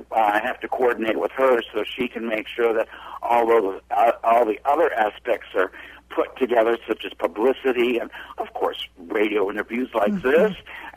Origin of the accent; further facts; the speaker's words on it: Chicago, Illinois, United States; I'm not originally from Iowa. I'm from Chicago.